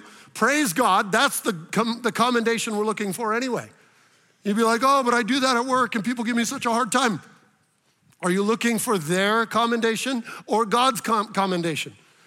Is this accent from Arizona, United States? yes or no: yes; Arizona, United States; I grew up in Arizona, right?